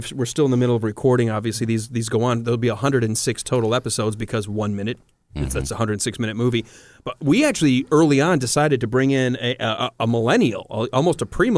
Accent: Detroit, Michigan, United States; moved away; All the stuff I know I grew up with in Detroit watching before I moved down here.

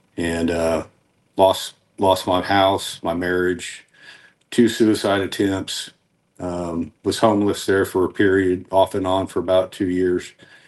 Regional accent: Mustang, Oklahoma, United States; So I grew up in Mustang, Oklahoma, kind of outside town a little bit

